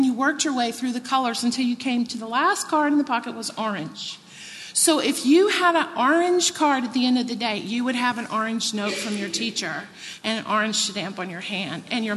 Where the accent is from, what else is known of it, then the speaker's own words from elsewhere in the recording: Texas, United States; When I was growing up, I grew up in Texas.